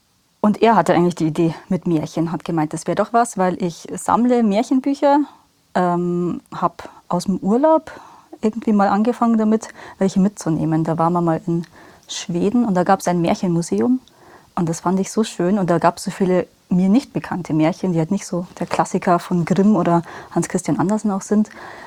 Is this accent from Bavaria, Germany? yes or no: yes; Rosenheim, Bavaria, Germany; born there; now in Obing, Germany; ich bin 30 Jahre alt, gebürtige Rosenheimerin, wohne aber seit 7 Jahren in Obing, jetzt im Chiemgau.